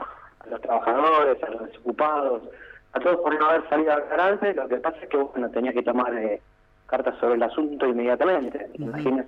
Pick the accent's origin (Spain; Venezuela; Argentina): Argentina; Buenos Aires; soy de Buenos Aires. Vengo acá a hacer un proceso de ordenamiento.